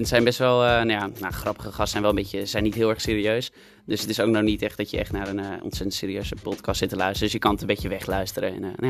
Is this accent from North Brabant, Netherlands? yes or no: no; Castricum, North Holland, Netherlands; En ik kom uit Castricum sinds dat ik ben geboren in Velsenbroek. En toen na 2 maanden ben ik verhuisd naar Castricum en sindsdien woon ik er, dus ook opgegroeid.